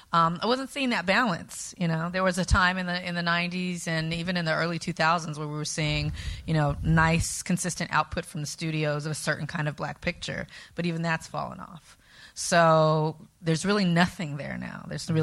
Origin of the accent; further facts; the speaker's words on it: California, United States; I'm from California.